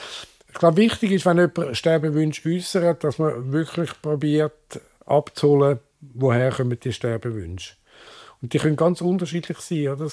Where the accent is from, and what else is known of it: Switzerland